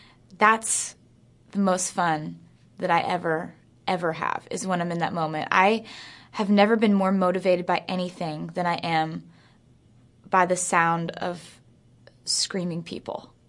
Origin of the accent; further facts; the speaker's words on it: Pennsylvania, United States; I grew up in Pennsylvania, and growing up in Pennsylvania and wanting to pursue country music, those are two different things.